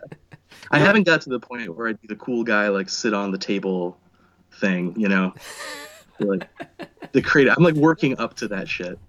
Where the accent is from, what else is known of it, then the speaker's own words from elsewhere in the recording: the South, United States; So I just think like the Polish last name growing up in the South is a particular pleasure